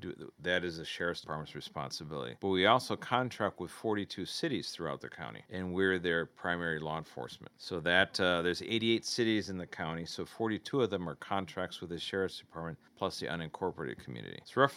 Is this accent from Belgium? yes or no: no; Puerto Rico; moved away as an adult; also born or lived in Chicago / Rochester / Queens; Well, I come from the East Coast. Born in Chicago, raised in upstate New York, Rochester, 1 year in Queens, New York, and then I was in Puerto Rico, where my dad was born and raised, and I grew up there.